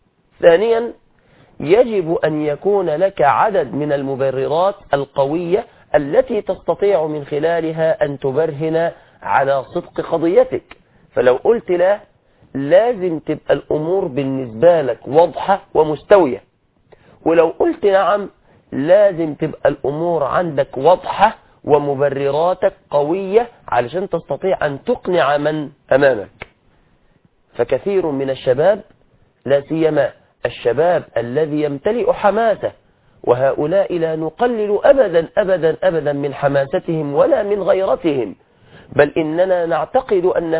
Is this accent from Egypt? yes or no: yes; Egypt